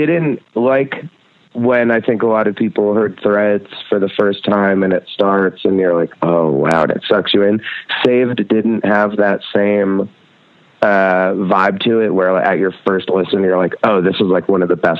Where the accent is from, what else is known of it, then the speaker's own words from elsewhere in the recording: Red Hook, New York, United States; Well, Jeff and I grew up in Red Hook together and we were a few years apart. But it was a really, really tiny town. We have one stoplight in the whole town.